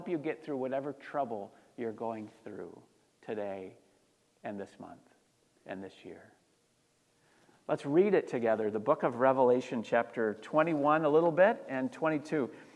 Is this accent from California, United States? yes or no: no; Kalamazoo, Michigan, United States; My hometown of Kalamazoo, Michigan was in the news a few weeks ago